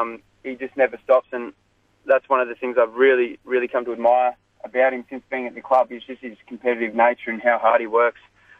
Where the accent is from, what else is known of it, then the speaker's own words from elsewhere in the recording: Corowa, New South Wales, Australia; Yeah, well, I'm from Corowa, so that's up in the Murray River.